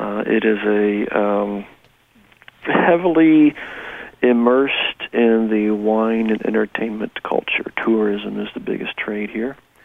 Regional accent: Midwest, United States; I grew up in the Midwest, and so I've experienced going down to the basement, the cellar for a tornado, thunderstorms, and that kind of thing

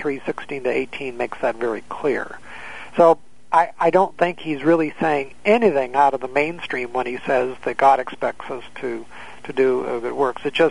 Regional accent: the West, United States; I grew up in the West, and I had some good friends in high school that were Mormon

